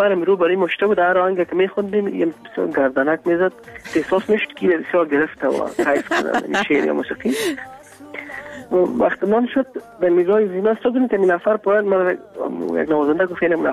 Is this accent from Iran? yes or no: no; Afghanistan; از افغانستان هستم